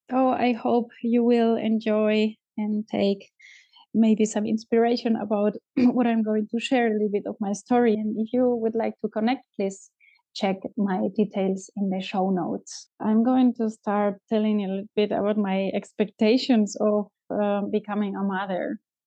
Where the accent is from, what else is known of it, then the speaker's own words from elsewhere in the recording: Spain; English is a second language; now in Germany; I live in North Germany since a lot of years. I come originally from Spain